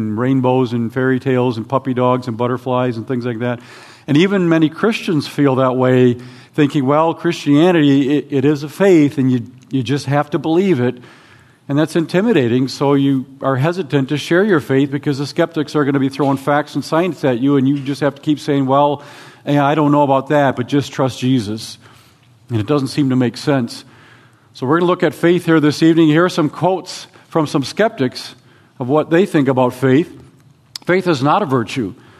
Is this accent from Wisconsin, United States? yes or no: yes; Wisconsin, United States; I did mention that I'm from Wisconsin. It's a real state, and we love our cheese and our Packers.